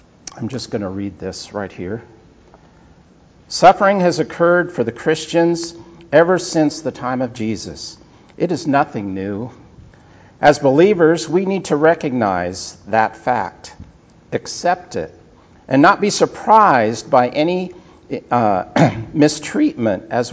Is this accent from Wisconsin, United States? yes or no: no; Oregon, United States; In the state of Oregon, my home state